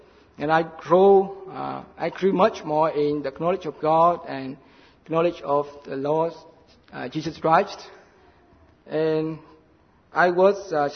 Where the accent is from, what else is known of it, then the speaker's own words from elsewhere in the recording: Vietnam; I'm from Vietnam